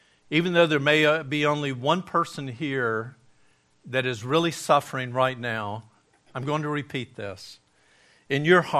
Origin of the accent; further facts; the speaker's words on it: Gadsden, Alabama, United States; on top of a mountain outside of my hometown of Gadsden, Alabama